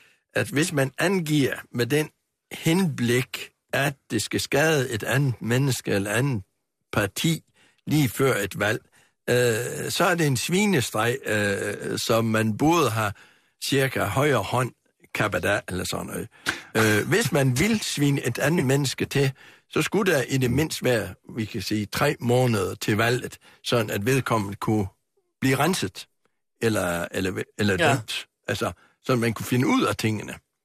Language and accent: Danish; Jutland, Denmark; Og nu kommer jeg jo sådan helt fra Jylland og helt fra bunden.